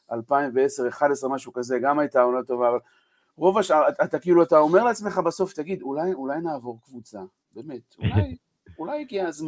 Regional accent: Herzliya, Tel Aviv District, Israel; now in Kfar Saba, Israel; אני גדלתי בהרצליה, ואחר כך הגעתי לפה, אבל באמת זה היה אחרי 8 שנים בתל אביב

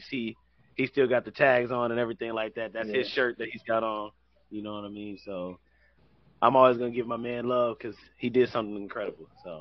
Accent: Atlanta, Georgia, United States; I grew up in Atlanta.

